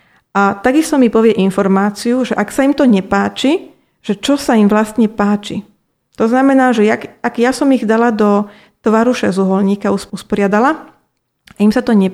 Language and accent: Slovak; Šurany, Nitra Region, Slovakia; Áno, Šurany.